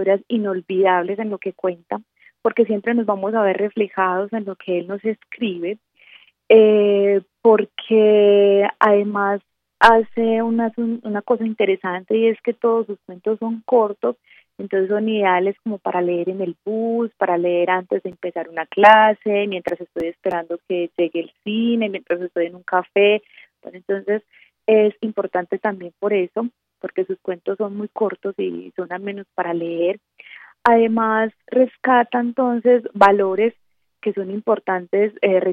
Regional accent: Colombia; de lo que vivimos como colombianos

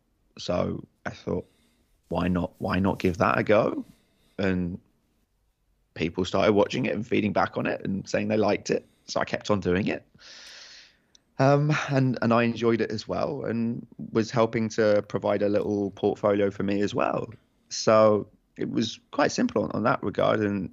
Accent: England, United Kingdom; people were coming up to me being like, where are you from? I was like, England.

